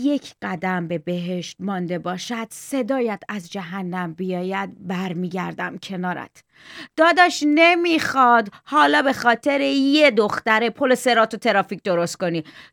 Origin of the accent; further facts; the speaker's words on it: Shiraz, Fars, Iran; من خودم شیرازی هستم.